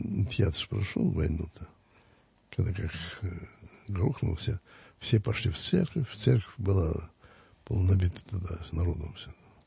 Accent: Zaraysk, Moscow Oblast, Russia; я родился в Зарайске. Моя родина.

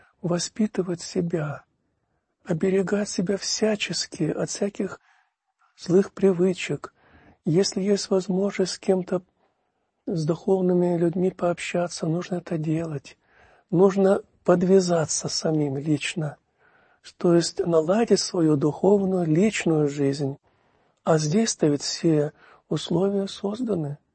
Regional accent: Karaganda, Karaganda Region, Kazakhstan; born there; вот в этом городе, где я родился, в Караганде

